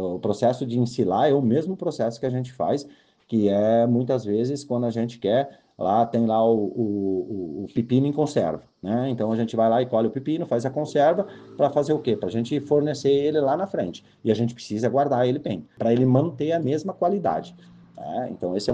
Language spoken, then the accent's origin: Portuguese; Brazil; nós como brasileiros e como seres humanos, nós temos a facilidade de esquecer o que a gente fez no ano passado